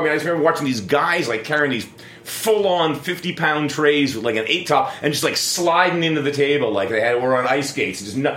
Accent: Philadelphia, Pennsylvania, United States; now in New York, United States; I grew up in Philly, so I was in the kitchens of Philadelphia were blacks, Italians, and Irish guys.

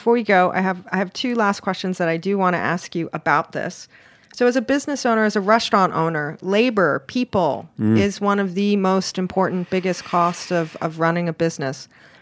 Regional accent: Hawaii, United States; now in New York, United States; I'm originally from Hawaii, so I like warm apartment.

